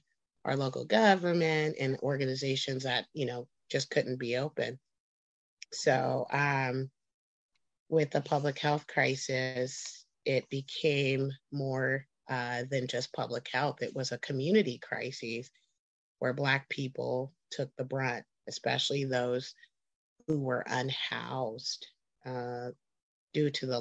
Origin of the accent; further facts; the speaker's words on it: Sacramento, California, United States; Well, I'm from Sacramento. I was raised here. It come from a military family that was stationed here